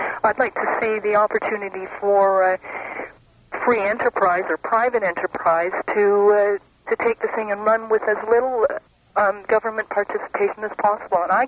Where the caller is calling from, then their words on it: Whitehorse, Yukon, Canada; I'm calling from Whitehorse.